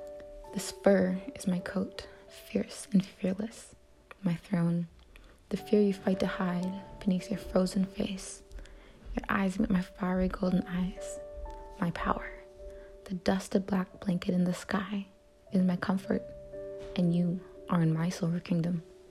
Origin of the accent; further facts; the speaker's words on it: Alaska, United States; I'm 17 and I'm from Beth, Alaska.